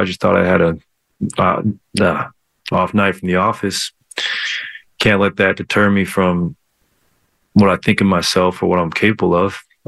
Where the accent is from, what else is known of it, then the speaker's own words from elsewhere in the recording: California, United States; I grew up in the Bay Area, really. I've been here since I was 21.